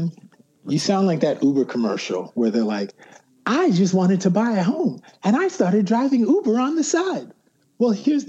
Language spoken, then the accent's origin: English; Jamaica; As a Jamaican, I'm like, this dude is appropriate.